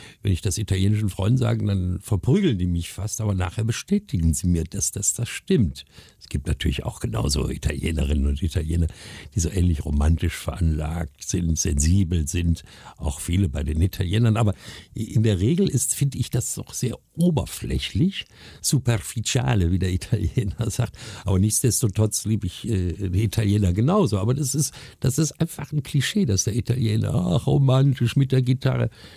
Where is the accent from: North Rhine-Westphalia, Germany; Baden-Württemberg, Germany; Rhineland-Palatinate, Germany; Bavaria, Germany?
North Rhine-Westphalia, Germany; Duisburg; also born or lived in Rome; now in Cologne, Germany; darum bin ich dann aus Rom wieder weg in meine Heimatstadt Duisburg für 6 Jahre, bis ich dann am 1. April 1984 in Köln landete.